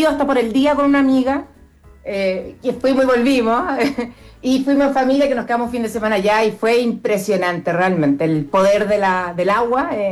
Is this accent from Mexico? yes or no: no; Chile; now in Pittsburgh, United States